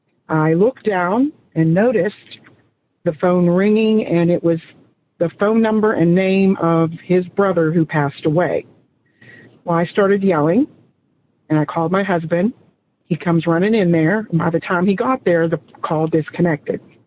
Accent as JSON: {"language": "English", "town": "Rockwall", "region": "Texas", "country": "United States", "said": "I'm from Rockwall, Texas."}